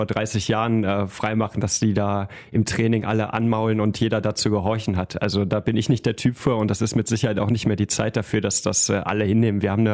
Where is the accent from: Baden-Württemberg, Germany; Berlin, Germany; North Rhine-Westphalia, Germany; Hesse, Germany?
North Rhine-Westphalia, Germany; Solingen; Wir kommen beide aus Solingen, wir fühlen uns der Stadt sehr verbunden, haben unsere Familien hier.